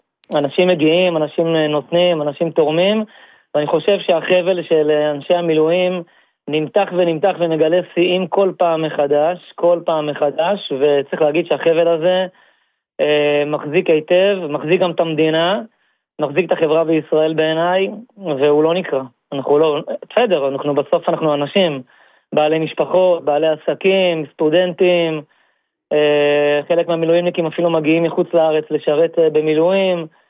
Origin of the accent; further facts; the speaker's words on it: Ashdod, Southern District, Israel; אני מאשדוד.